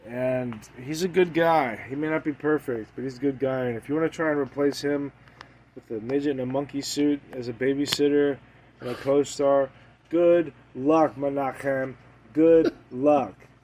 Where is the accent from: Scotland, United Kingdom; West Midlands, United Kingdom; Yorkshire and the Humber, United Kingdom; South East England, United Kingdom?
Scotland, United Kingdom; I'm Scottish.